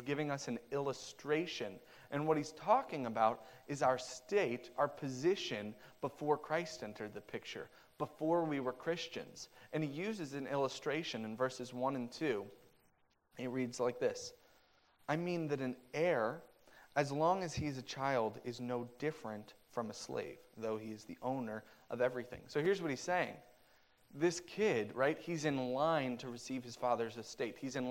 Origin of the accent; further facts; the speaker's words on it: New York City, New York, United States; Growing up in New York City, bar mitzvahs were a huge deal.